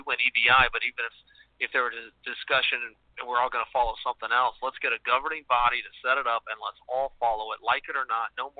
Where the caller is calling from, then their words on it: Portland, Oregon, United States; I'm in Portland, Oregon. Where else would I be? I'm in God's country, my friend.